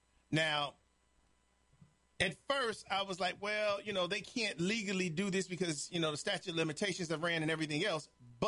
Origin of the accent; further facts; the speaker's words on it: Illinois, United States; Dick Durbin from my home state of Illinois, Dick Durbin, who brought Barack Obama onto the scene